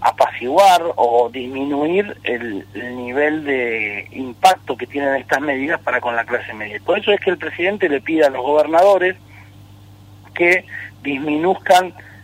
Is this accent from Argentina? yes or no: yes; Santa Fe, Argentina; como los santafesinos nos merecemos para los próximos 20, 30 años